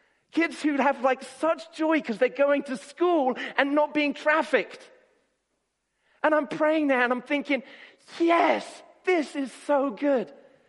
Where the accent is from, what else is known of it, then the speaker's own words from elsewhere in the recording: Nairobi, Kenya; When I was growing up in Nairobi in Kenya, I used to go to Nairobi Baptist Church.